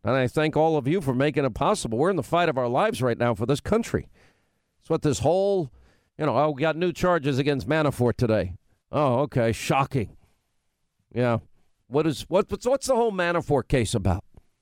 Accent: New York, United States; also born or lived in Southern United States; I grew up in New York, but I lived in the South. They're very different sensibilities. I prefer Southern sensibilities, even as a native New Yorker.

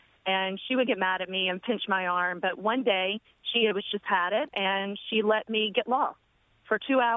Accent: Nashville, Tennessee, United States; now in Brooklyn, United States; I grew up in Nashville, Tennessee, or a small town right outside of Nashville, Tennessee.

